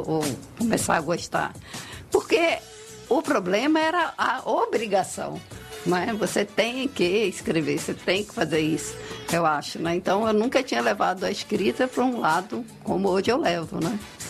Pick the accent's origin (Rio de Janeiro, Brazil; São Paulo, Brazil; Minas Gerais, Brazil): Rio de Janeiro, Brazil; now in Salvador, Brazil; eu nasci no Rio. E sou carioca da gema.